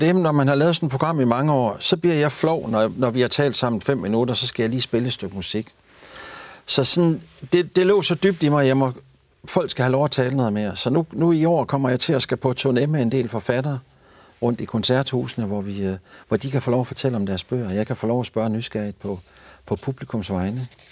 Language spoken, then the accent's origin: Danish; North Denmark Region, Denmark; now in Aarhus, Denmark; så vil jeg hellere være hjemme i Thy end i Aarhus.